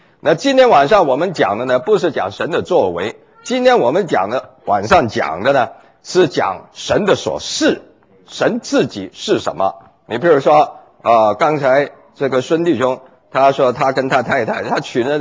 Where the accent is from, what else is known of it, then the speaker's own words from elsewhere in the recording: China; 我们中国人